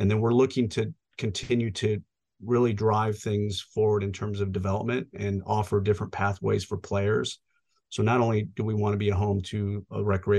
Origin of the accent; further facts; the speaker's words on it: Des Moines, Iowa, United States; I grew up again in Des Moines, Iowa, played soccer throughout my youth, played high school locally